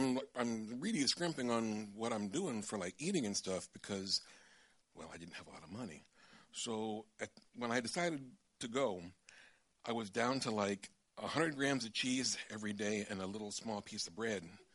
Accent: United States; I'm dirty. I'm American. Demographically, I'm unsuited.

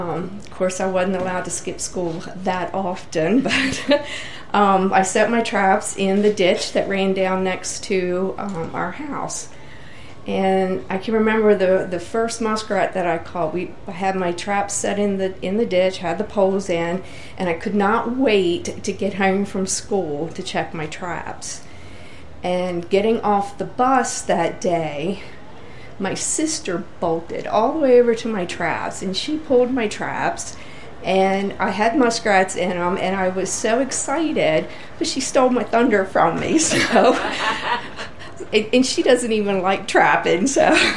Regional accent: Robbins, Maryland, United States; I was born and raised in Lower Dorchester County, a little community called Robbins. It's on the Little Black Water.

